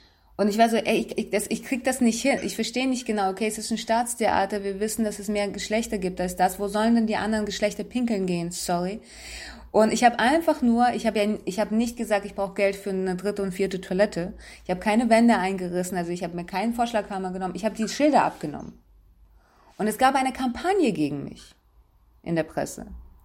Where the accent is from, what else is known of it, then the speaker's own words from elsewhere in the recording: Germany; Keine Ahnung, ich bin Deutscher